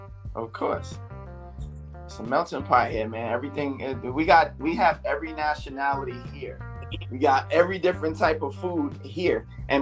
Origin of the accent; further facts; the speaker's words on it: North Carolina, United States; I'm from North Carolina.